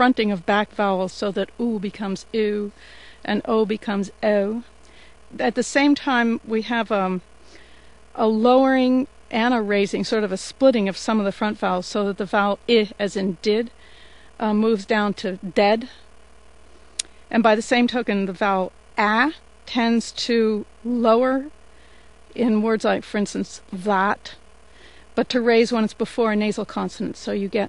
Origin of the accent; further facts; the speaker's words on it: New Jersey, United States; now in California, United States; when I was in high school, you could tell I was from New Jersey.